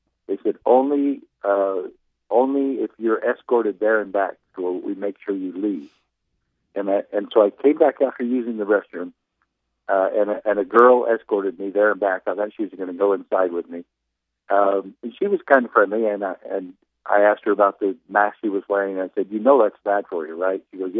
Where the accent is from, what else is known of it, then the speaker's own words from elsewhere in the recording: Arizona, United States; I said, I'm not from here. I'm from Arizona. I have absolutely no place to go.